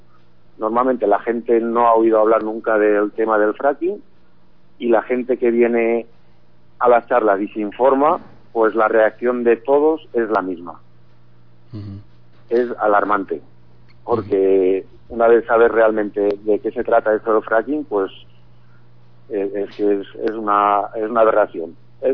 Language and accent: Spanish; Torreblanca, Valencian Community, Spain; Y pues ya me puse en contacto con los miembros de la plataforma para ofrecerme a mover el tema en mi pueblo, Torreblanca.